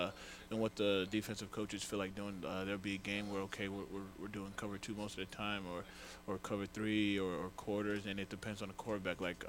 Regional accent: Nigeria; just being born as a Nigerian

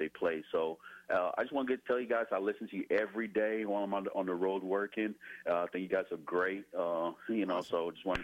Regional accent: Nashville, Tennessee, United States; This year, I took pretty much good interest in it because I'm from Nashville.

